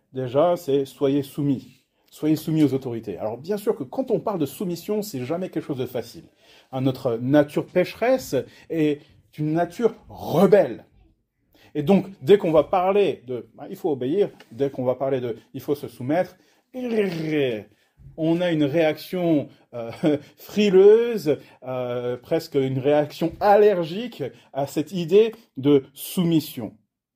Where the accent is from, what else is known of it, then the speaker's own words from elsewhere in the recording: France; born there; j'ai une double nationalité. Hein, je suis né en France, mais de par ma mère, j'ai aussi cette citoyenneté américaine.